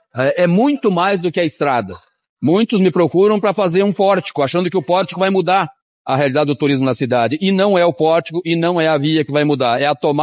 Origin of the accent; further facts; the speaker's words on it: Lagoa Vermelha, Rio Grande do Sul, Brazil; E poder trazer para a minha terra, para a nossa Lagoa Vermelha, para a nossa região, essa oportunidade de aprender